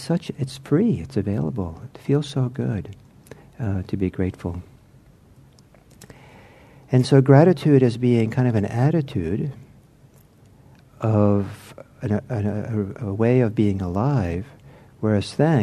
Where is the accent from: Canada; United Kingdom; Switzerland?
Switzerland; Geneva; now in United States; But when I was growing up in Geneva in the 1950s, we had to boil the water because the water wasn't clean.